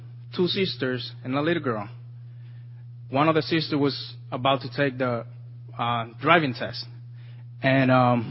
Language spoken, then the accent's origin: English; Nantucket, Massachusetts, United States; About a year and a half ago, me and my wife and my four kids, we come from Massachusetts. It's an island called Nantucket over there.